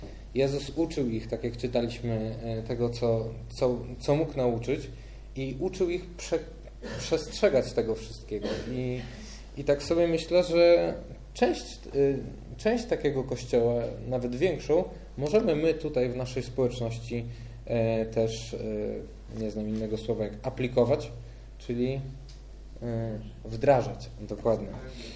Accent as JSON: {"language": "Polish", "town": "Białystok", "region": "Podlaskie Voivodeship", "country": "Poland", "said": "Ja znam z Białegostoku, skąd pochodzę, bardzo wiele przykładów"}